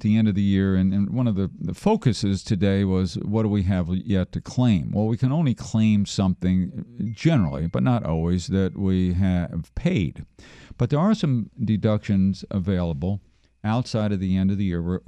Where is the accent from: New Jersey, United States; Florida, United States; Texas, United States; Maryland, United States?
Maryland, United States; I'm born and raised in Maryland.